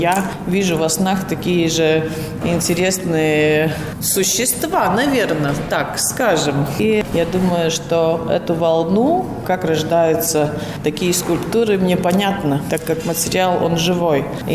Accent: Daugavpils, Latgale, Latvia; also born or lived in Rezekne; по сути, я коренная даугавпилчанка, которая какое-то время жила в Резекне, так как училась в академии в филиале в Резекне.

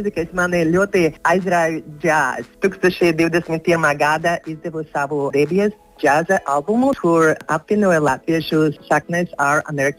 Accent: Liepāja, Courland, Latvia; born there

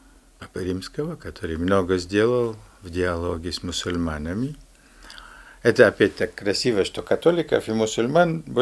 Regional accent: Kyrgyzstan; moved away; я из Киргизии приехал, там, например, ну, папа мусульманин, мама католичка.

